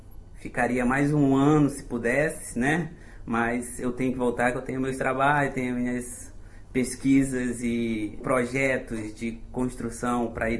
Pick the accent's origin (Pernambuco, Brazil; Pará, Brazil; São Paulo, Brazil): Pará, Brazil; now in Belo Horizonte, Brazil; Atualmente, eu moro em BH, Belo Horizonte, Minas Gerais. Sou paraense.